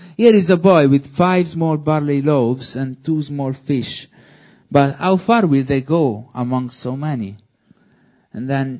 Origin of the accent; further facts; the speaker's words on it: Italy; English is a second language; I know that my accent can trick you. I'm not a British man. I am Italian